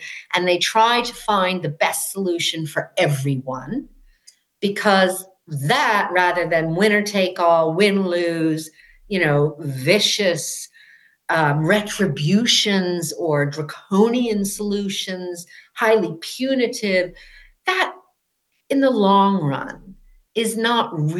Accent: United States; Which was not the United States, which was my home country.

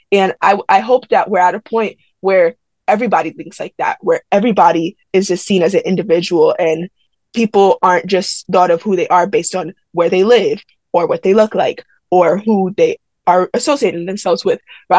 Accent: United States; like I am American and those are my values too.

